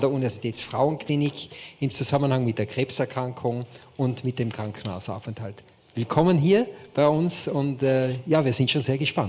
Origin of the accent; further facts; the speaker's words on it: Innsbruck, Tyrol, Austria; Wir haben entdeckt, wir kommen beide aus Innsbruck.